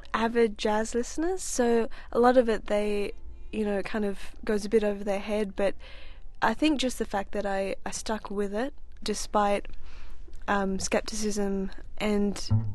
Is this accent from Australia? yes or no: yes; Perth, Western Australia, Australia; at the time when we were growing up in Perth, I guess there weren't that many Asian kids in our school.